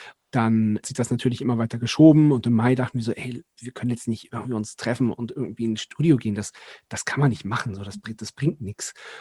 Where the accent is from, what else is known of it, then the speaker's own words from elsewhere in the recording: Lower Saxony, Germany; Wir kommen ja da aus dem Landkreis, wo Gorleben ist, dass das Atommüll-Zwischenlager und das geplante Endlager